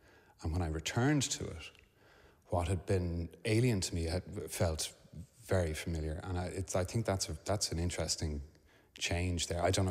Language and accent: English; Ireland; growing up as an Irish Catholic, you know, with a faith that spends a lot of its time regretting the past